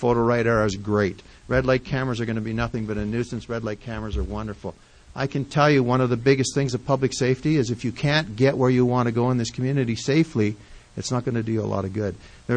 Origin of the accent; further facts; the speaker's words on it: Edmonton, Alberta, Canada; now in Lethbridge, Canada; born and raised in Edmonton, and no slight to it, but it's a good place to be from, far away from, in my opinion.